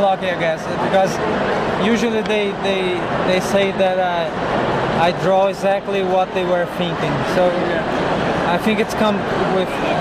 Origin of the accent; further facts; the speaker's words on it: Brazil; And I grew up in Brazil